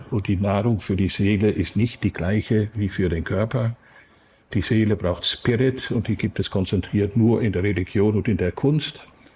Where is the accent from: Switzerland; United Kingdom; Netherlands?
Netherlands; German is a second language; now in Germany; An meiner Sprache hören Sie, dass ich aus den Niederlanden komme.